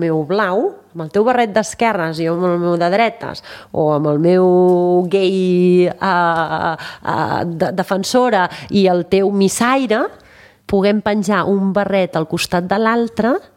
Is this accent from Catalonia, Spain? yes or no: yes; Sant Celoni, Catalonia, Spain; jo vinc de Sant Celoni, un poble molt tancat, no?